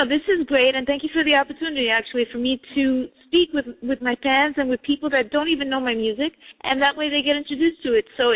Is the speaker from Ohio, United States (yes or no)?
no; New York, United States; born there; I was born in New York, Lower East Side, Manhattan. I am of Dominican descent, so my parents are Dominican.